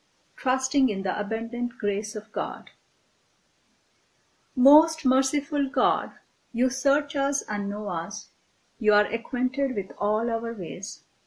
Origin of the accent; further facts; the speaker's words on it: Delhi, India; now in United States; Right now, I'm serving my first call here at Faith. I'm from Delhi, India.